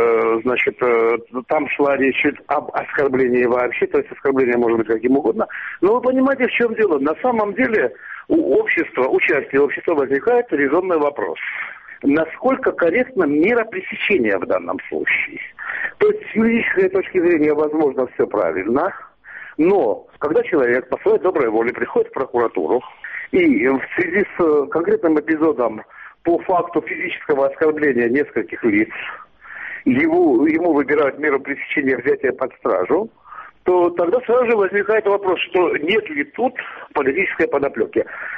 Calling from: Tbilisi, Georgia; я только тоже из Тбилиси.

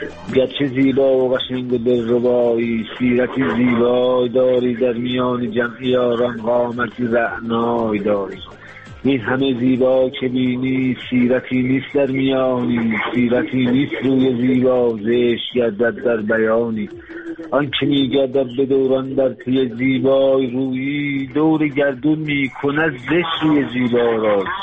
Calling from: Shiraz, Fars, Iran; شیراز هست، از شیراز هستم

